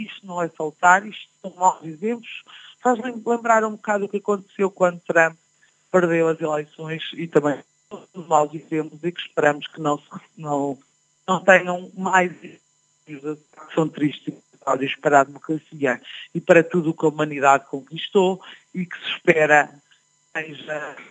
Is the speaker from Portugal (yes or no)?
yes; Portugal; E, como portuguesa, independentemente da cor política, não é um regozijo.